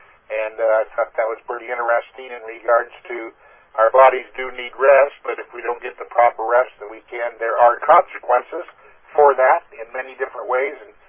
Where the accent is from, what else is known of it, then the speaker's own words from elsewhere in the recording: Olympia, Washington, United States; I don't know about the super guy, but I am from Olympia, Washington.